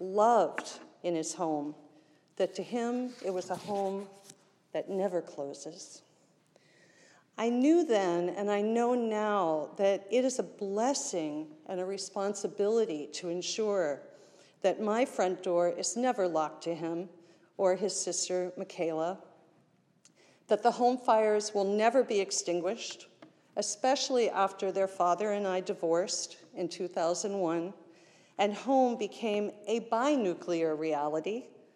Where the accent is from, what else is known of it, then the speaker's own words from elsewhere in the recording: Pittsburgh, Pennsylvania, United States; And this will be my 6th Thanksgiving in Pittsburgh, my hometown